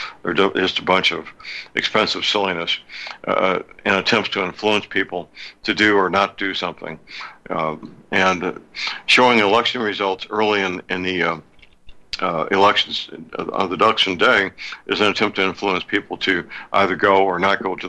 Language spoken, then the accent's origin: English; Missouri, United States; don't bring those California socialist attitudes with them when they immigrate to my home state, Missouri, or some other place.